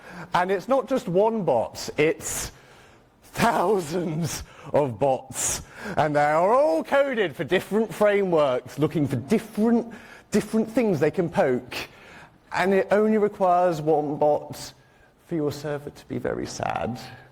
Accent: Birmingham, West Midlands, United Kingdom; I am a Brummy. I come from Birmingham, UK, not Alabama.

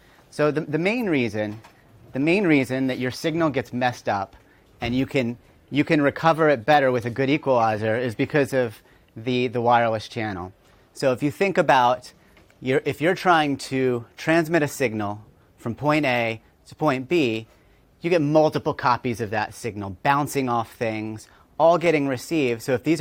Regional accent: United States; I am from the United States.

